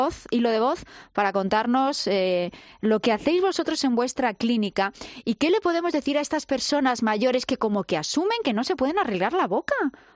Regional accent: Madrid, Community of Madrid, Spain; Porque somos muchos madrileños, tenemos mucho contacto entre nosotros

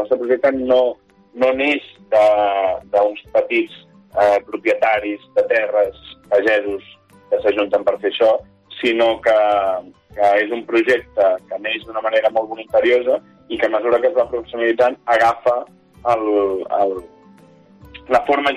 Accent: Barcelona, Catalonia, Spain; moved away as an adult; now in Penedès, Spain; Jo soc nascut a Barcelona. Jo soc del barri de Sants. Soc barrionalista, de fet. I de fet, vaig viure allà fins als 26 anys. I després vaig venir cap aquí al Penedès. Jo actualment visc al Penedès, jo no visc a Vallbona.

